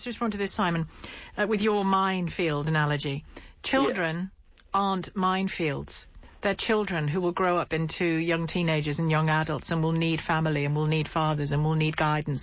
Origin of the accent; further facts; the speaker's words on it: Ireland; I'm Irish.